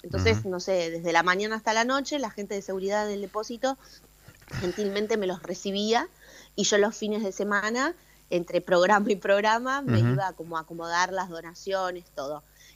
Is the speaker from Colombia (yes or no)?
no; Burzaco, Buenos Aires Province, Argentina; now in Buenos Aires, Argentina; yo soy de Bursaco, acá en el conurbano bonaerense, ahora vivo en Capital hace años, pero en Bursaco hice mi primaria, secundaria, todo.